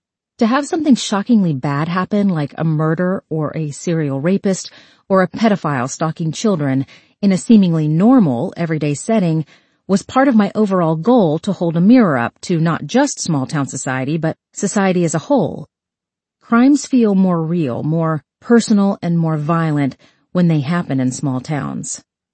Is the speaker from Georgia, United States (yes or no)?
yes; Georgia, United States; I suppose this curiosity came from growing up in Georgia during a particularly violent time in American life